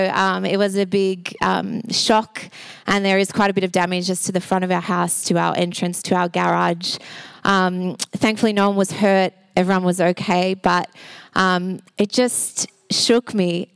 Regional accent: Sunshine, Victoria, Australia; But I've grown up in the western suburbs. I was born in Sunshine. I lived in Altona Meadows. Now I live in Truganina.

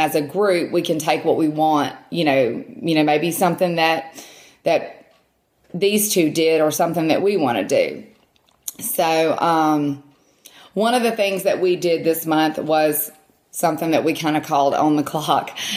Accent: Mississippi, United States; I'm from Mississippi, for those of you who don't already know me.

